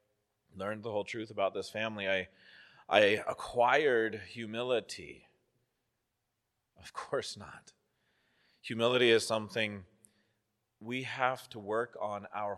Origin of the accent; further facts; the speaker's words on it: Colorado, United States; There was a family that came to our church growing up in Colorado